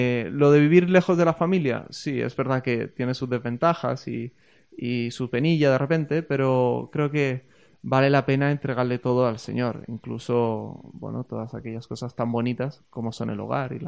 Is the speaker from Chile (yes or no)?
yes; Chile; Yo, de hecho, vengo de Chile.